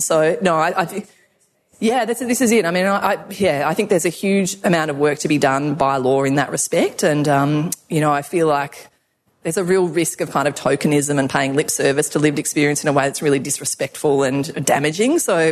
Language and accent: English; Victoria, Australia; I'm obviously from Victoria